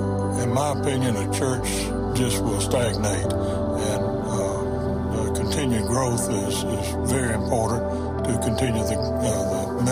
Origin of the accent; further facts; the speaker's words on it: Marietta, Georgia, United States; now in Lexington, United States; We are from Marietta, Georgia. My wife, Susan, and I, we lived in Marietta for many years.